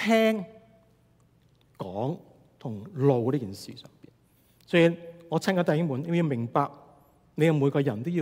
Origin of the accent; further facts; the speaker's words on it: Guangdong, China; 我哋廣東人咧講嬲呢個字嘅時候咧，即係發怒嘅時間咧，我哋用咗一個字咧，我哋講嬲。